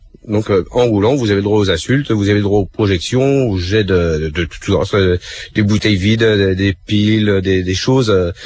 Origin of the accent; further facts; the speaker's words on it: La Ferté-Milon, Hauts-de-France, France; J'étais sur la Ferté-Milon.